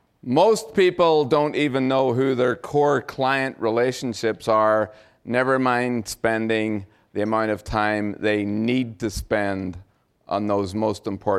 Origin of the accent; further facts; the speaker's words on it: Belfast, Northern Ireland, United Kingdom; now in Calgary, Canada; I'm not from Calgary originally. I got out of the war zone in Northern Ireland in 1974, a little nice quiet place called Belfast, and my fortune was to come straight to Calgary, and I've been here ever since.